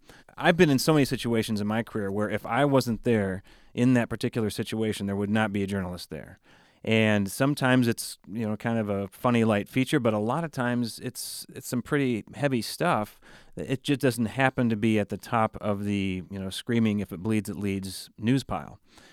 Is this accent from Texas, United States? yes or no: no; Iowa, United States; also born or lived in Cedar Falls; I grew up in Southwest Iowa. My dad is from Washington County in Southeast Iowa. I was born actually in Cedar Falls in Northeast Iowa.